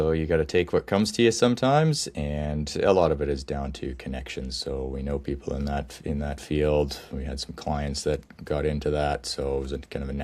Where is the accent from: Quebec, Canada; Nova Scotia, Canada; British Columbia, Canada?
British Columbia, Canada; Revelstoke; I grew up in Revelstoke, born and raised.